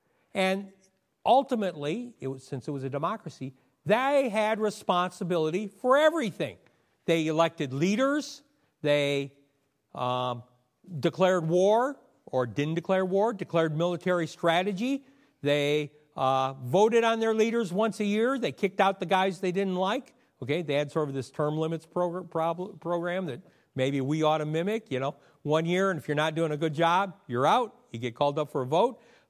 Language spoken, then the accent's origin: English; Midwest, United States; Okay, I'm from the Midwest. How many Midwesterners we have here?